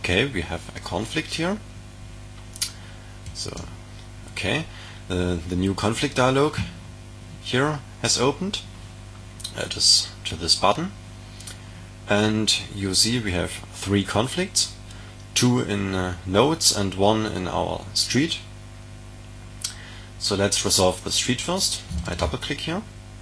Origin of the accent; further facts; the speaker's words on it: Dresden, Saxony, Germany; English is a second language; What you can see here is my hometown, Dresden.